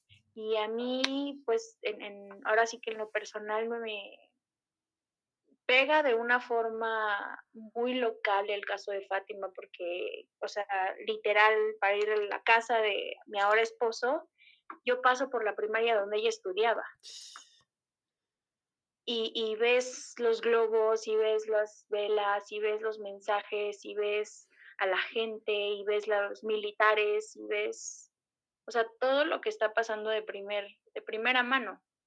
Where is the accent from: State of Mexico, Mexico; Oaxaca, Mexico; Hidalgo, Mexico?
State of Mexico, Mexico; Valle de Chalco; Soy de Valle de Chalco, o sea, para empezar.